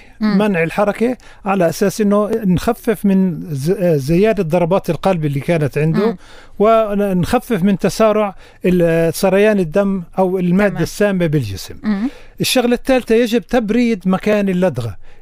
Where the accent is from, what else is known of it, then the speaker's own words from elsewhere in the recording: Hebron, West Bank, Palestine; إحنا عندنا بالخليل